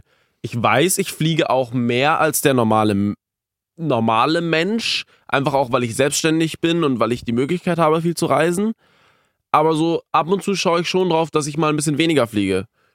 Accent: Karlsruhe, Baden-Württemberg, Germany; Ja, ich war natürlich in meiner Heimat Karlsruhe

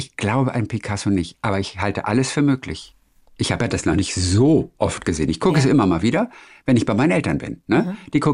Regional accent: Germany; Aber das wirkte peinlich irgendwie, also für mich so, als Deutsche.

